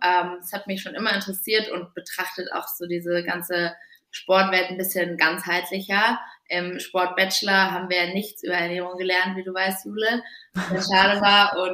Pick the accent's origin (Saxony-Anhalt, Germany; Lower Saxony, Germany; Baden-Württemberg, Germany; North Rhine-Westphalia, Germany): Baden-Württemberg, Germany; Freiburg; Genau, also ich komme ursprünglich aus Freiburg